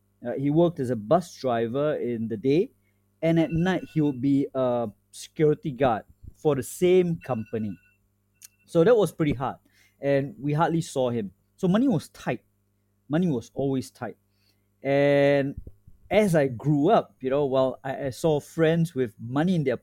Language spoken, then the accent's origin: English; Taman Jurong, Singapore; Now, I'm from here. I'm from Singapore itself. You know, I'm born and raised here. I grew up in a place called Taman Jurong.